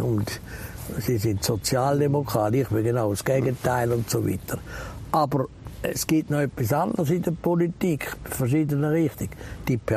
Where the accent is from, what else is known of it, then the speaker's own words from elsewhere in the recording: Switzerland; Sie sind ein Deutscher, ich bin ein Schweizer, wir haben eine andere Geschichte, wir haben eine andere Staatsform